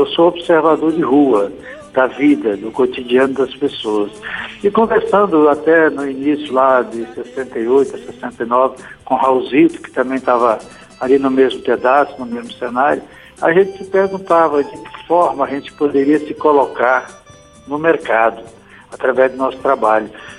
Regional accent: Goiás, Brazil; moved away; eu sou de Goiás, cheguei no Rio de Janeiro na virada do ano de 67 para 68

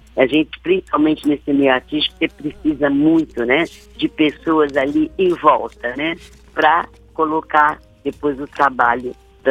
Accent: Rio de Janeiro, Brazil; now in São Paulo, Brazil; que eu sou carioca, né? Vim para São Paulo nos anos 60

